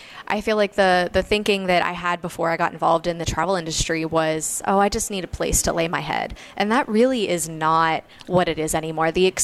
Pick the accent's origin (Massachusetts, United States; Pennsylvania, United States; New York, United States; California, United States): Pennsylvania, United States; growing up in South Central Pennsylvania, it was only about 2 hours away.